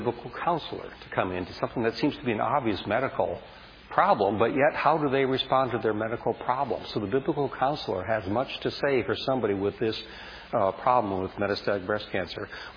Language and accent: English; Bozeman, Montana, United States; And this is a picture from where we are from Bozeman.